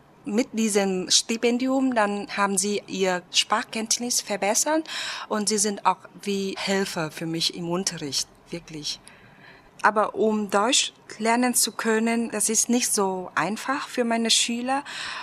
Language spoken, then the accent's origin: German; Vietnam; German is a second language; Ich komme aus Vietnam und ich bin 1985 geboren.